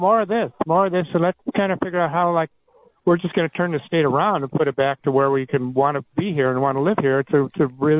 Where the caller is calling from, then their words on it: Santa Cruz, California, United States; Santa Cruz.